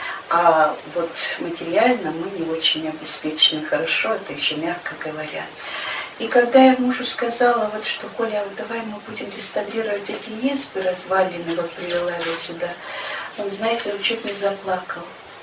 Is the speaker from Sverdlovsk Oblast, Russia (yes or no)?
yes; Koptelovo, Sverdlovsk Oblast, Russia; Но я не отсюда родом. Я родом из Коптелова, тоже из старинного села. Сюда мы приехали с мужем работать учителями.